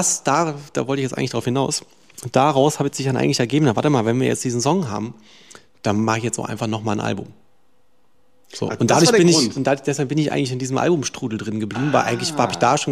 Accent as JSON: {"language": "German", "region": "Berlin", "country": "Germany", "tie": "born or raised there", "said": "das Berlin, in dem ich aufgewachsen bin, das ist Potsdam sehr viel näher und ähnlicher, sage ich jetzt mal, als jetzt so das Berlin, das jetzt so Auswärtige mit Berlin verbinden."}